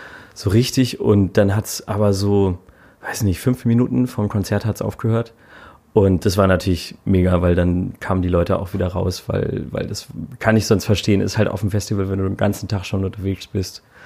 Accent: Hamburg, Germany; Und Hamburg ist nach wie vor auch meine Lieblingsstadt. So, also einfach meine Heimatstadt.

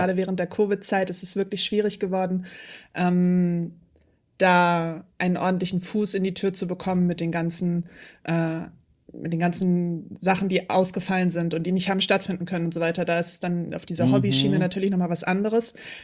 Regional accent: Hamburg, Germany; Weil ich bin ja Hamburgerin und die meisten Menschen, die mich hier in Hamburg kennen, kennen mich nicht aus dem Internet wahrscheinlich, sondern weil sie irgendwie mit mir aufgewachsen sind

